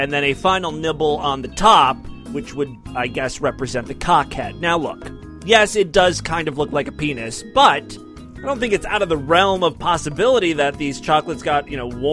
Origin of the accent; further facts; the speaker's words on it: Ohio, United States; It comes from my home state of Ohio.